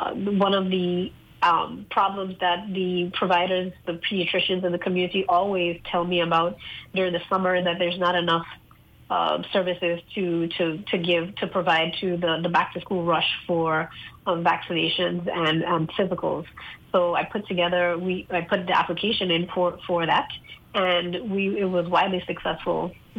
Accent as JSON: {"language": "English", "town": "St. Thomas", "country": "U.S. Virgin Islands", "tie": "born or raised there", "said": "Born and raised in St. Thomas, product of CBI graduates, and I, went to public schools, went to Howard University"}